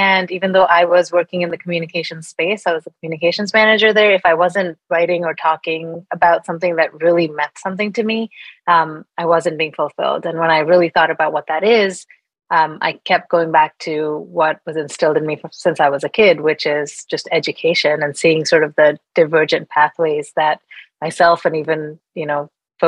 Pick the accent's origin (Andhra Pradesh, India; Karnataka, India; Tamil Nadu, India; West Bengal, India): Karnataka, India; Bangalore; also born or lived in Mumbai; I was born and raised in India and was born in Bombay, was raised in Bangalore. So I consider myself a South Indian more than North Indian.